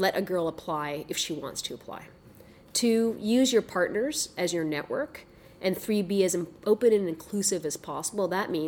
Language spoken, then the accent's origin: English; Burlington, Ontario, Canada; I was raised in Burlington, Ontario, and here I came to Queens, and I grew up in a very modest family. So my parents came to Canada as refugees.